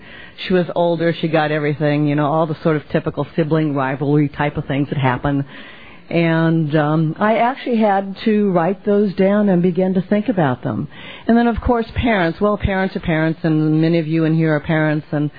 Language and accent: English; Los Angeles, California, United States; And my home group is the West L.A. Claire Mar Vista Family Center meeting, 7 o'clock on a Thursday evening. We're from Los Angeles.